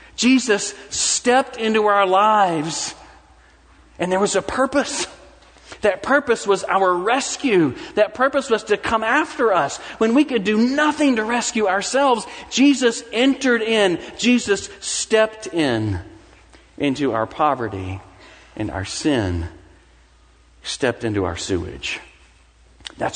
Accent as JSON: {"language": "English", "region": "Mississippi", "country": "United States", "said": "I'm from Mississippi, and I still say this is spectacular fried chicken at Hodak's."}